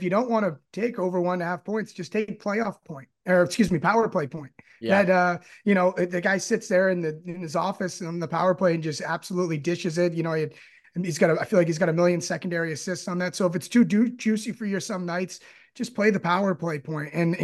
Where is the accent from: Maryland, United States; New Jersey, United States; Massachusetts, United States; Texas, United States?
Massachusetts, United States; Boston; I'm from Boston, so I kind of tend to be a bit of a Bruins hater